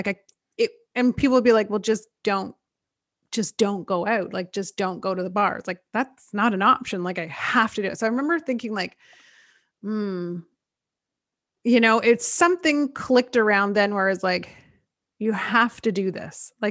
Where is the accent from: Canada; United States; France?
Canada; Belleville, Ontario; also born or lived in Toronto; now in Ottawa, Canada; I grew up in Belleville.